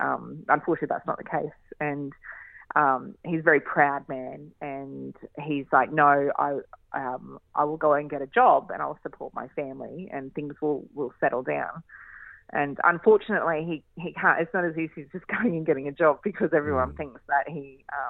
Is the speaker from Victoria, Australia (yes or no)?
no; Innisfail, Queensland, Australia; I grew up in Innisfail.